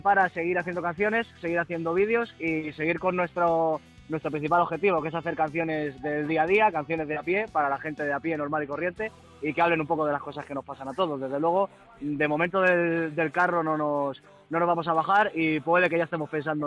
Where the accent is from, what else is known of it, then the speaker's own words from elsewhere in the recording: Getafe, Community of Madrid, Spain; Somos de Getafe